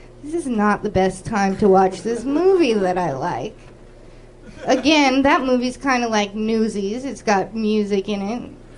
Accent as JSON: {"language": "English", "region": "California", "country": "United States", "said": "I guess it depends which part of Orange County you're from. I'm from South County by the nuclear power plant."}